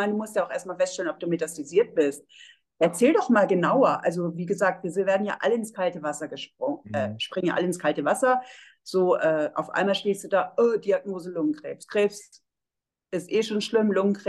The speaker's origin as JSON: {"language": "German", "town": "Oldenburg", "region": "Lower Saxony", "country": "Germany", "said": "ich bin ja eigentlich auch eine Norddeutsche. Ich komme aus Oldenburg."}